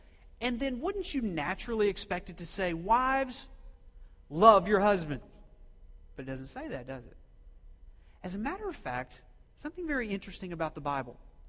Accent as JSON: {"language": "English", "region": "Oklahoma", "country": "United States", "tie": "born or raised there", "said": "I grew up in Oklahoma. We start young out there."}